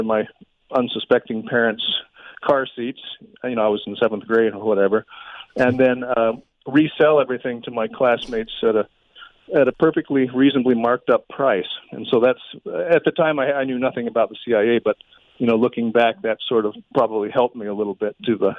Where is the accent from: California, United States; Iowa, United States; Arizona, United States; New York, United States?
Arizona, United States; So I grew up in Arizona and spent a lot of time from the time I was about 8 years old going to Mexico.